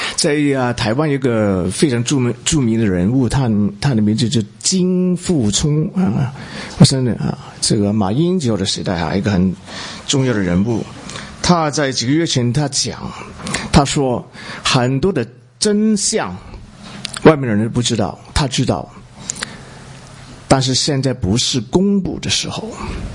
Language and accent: Chinese; Guangdong, China; 我是广东人哈，那么呢我们的同乡有很多人是当海员